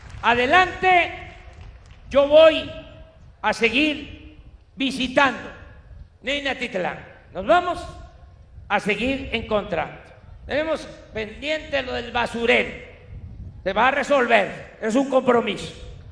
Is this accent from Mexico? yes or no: yes; Tabasco, Mexico; caminamos desde Tabasco, desde mi tierra, desde mi agua, hasta la Ciudad de México